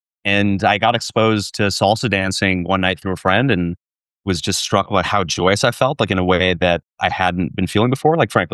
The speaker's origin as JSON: {"language": "English", "region": "New Jersey", "country": "United States", "said": "So I am from New Jersey. I don't come from a dance background. I don't come from a Latin background."}